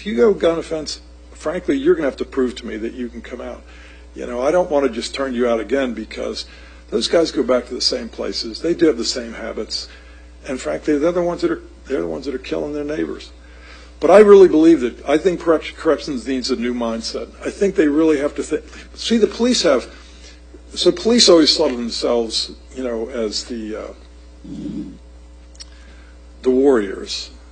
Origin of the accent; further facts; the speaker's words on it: Newark, New Jersey, United States; it took place in my hometown in Newark, New Jersey.